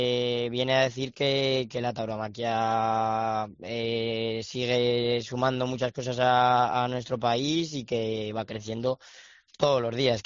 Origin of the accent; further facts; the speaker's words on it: Zaragoza, Aragon, Spain; Porque al final Zaragoza es mi plaza, es mi tierra